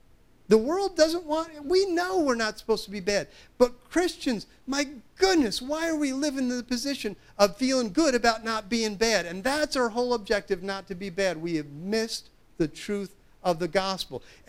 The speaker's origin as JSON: {"language": "English", "town": "Long Island", "region": "New York", "country": "United States", "tie": "born or raised there", "said": "I grew up on Long Island, and I grew up in a community that was on the other side of the tracks."}